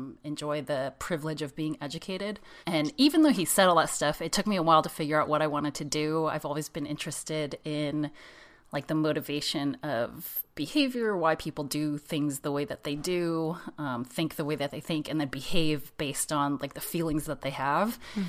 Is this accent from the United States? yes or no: yes; San Jose, California, United States; And I grew up in San Jose in California. San Jose is pretty big, so I grew up in an enclave of San Jose where there's a lot of Asian people